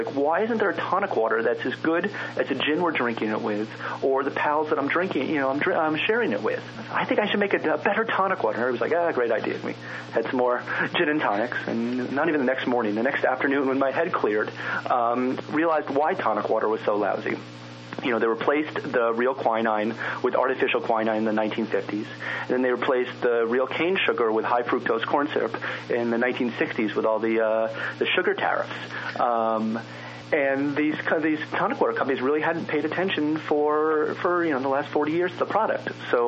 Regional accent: New York City, New York, United States; I'm from New York City, and as are a bunch of my friends.

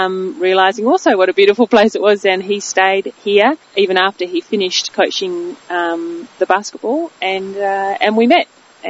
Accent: Western Australia, Australia; I grew up in the Great Southern region and went up to Perth to study, and then I went off to South Australia to work for a while

